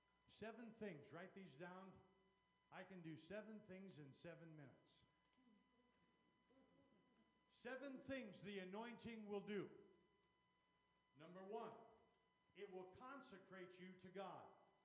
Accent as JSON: {"language": "English", "region": "Indiana", "country": "United States", "tie": "born or raised there", "said": "I'm a hayseed from Indiana. I was raised in this alley right out here."}